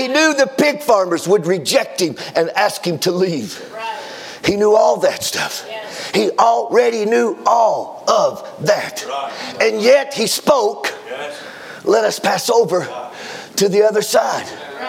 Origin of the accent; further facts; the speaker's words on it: the South, United States; Now, I'm from the South. We get emotional where I'm from.